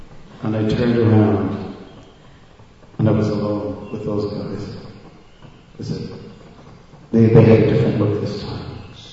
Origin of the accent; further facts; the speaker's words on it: Canada; And where are you from? So I said, "I'm from Canada."